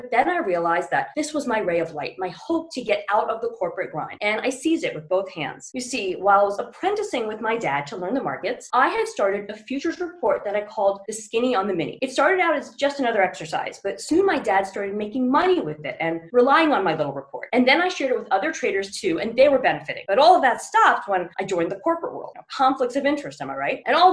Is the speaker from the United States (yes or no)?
yes; New York, United States; I'm originally from New York, the hotbed of the markets.